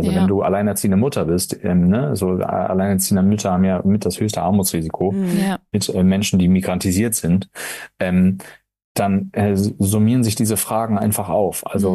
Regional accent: Hamburg, Germany; ich komme ja aus Hamburg

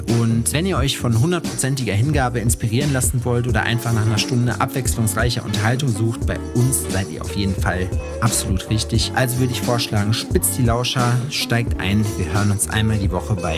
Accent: Jena, Thuringia, Germany; die wir 2022 zum ersten Mal in meiner Heimatstadt Jena organisiert haben

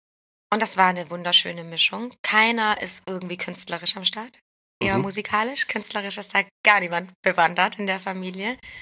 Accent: Ulm, Baden-Württemberg, Germany; Bin auf die Schule gegangen, aufgewachsen in Ulm

